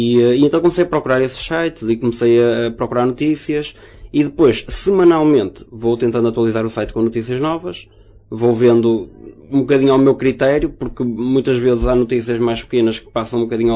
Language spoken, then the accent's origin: Portuguese; Custóias, Porto, Portugal; also born or lived in Leça do Balio; Vivo lá. Não nasci lá, mas vivo lá. Nasci em Leça de Bali, mas fui muito novo morar para Custóias e então acabei por ficar lá.